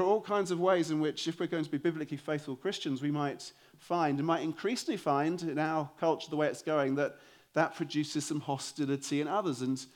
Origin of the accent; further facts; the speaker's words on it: United Kingdom; As a Brit, particularly I feel this, I live in a very cynical culture. We Brits are world-class cynics.